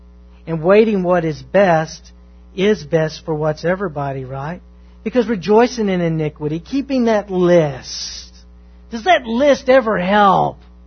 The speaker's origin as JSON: {"language": "English", "region": "the South", "country": "United States", "said": "Man, I'm from the South. I am a redneck."}